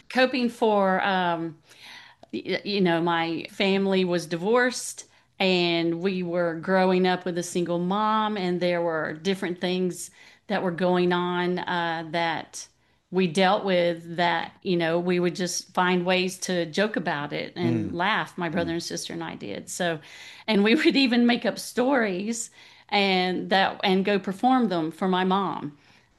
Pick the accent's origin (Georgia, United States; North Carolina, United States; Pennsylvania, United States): North Carolina, United States; also born or lived in Florida; I grew up in North Carolina. We were born in Florida, but my mom's family's here. My dad's family was here. That's where we grew up.